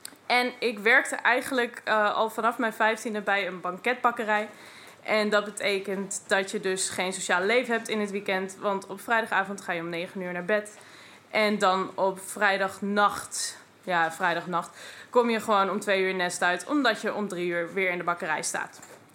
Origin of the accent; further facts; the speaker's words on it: Overijssel, Netherlands; En ik kom uit Twente.